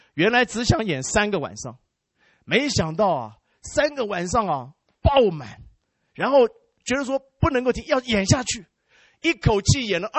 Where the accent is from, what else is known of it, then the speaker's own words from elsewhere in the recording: China; now in United States; 我说因为我们中国人，因为我自己很大的障碍，怎么去做跨文化工作？